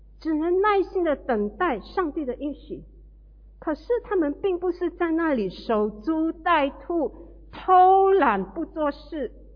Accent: Fuzhou, Fujian, China; 我是福州人，福州人，有没有人会讲福州话？哎呦 OK， 很多人呢说福州话听起来好像在骂人除了福州话我还会一点广东话。

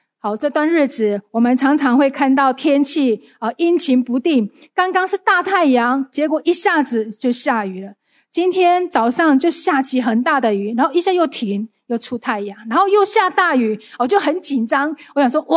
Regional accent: Singapore; 而且是土生土长的新加坡人

